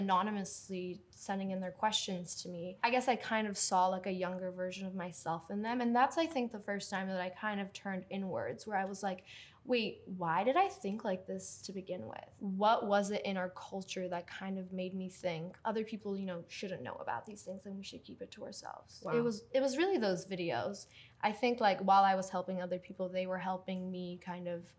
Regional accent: Turkey; moved away; I'm Turkish, like, I was born in Turkey. I lived in Turkey for almost half my life.

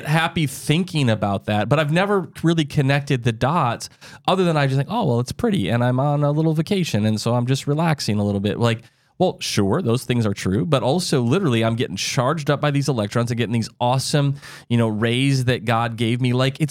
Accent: Midwest, United States; Like I grew up in the Midwest

